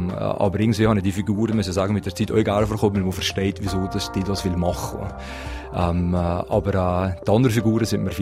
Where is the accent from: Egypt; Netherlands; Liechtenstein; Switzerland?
Switzerland; Valais; Ich bin in Leig aufgewachsen, habe 20 Jahre hier gelebt, bin nachher weg, bin dann wieder zurückgekommen.